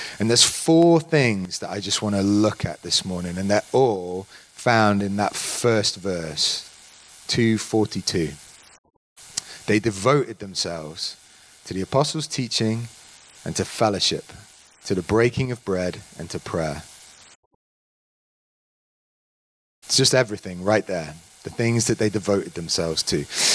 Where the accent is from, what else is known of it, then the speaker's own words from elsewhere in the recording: England, United Kingdom; I'm obviously English.